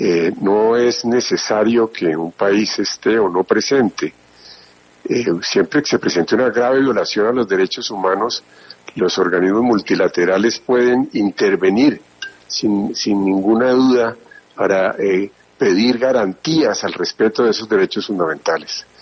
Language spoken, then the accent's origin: Spanish; Colombia; como colombiano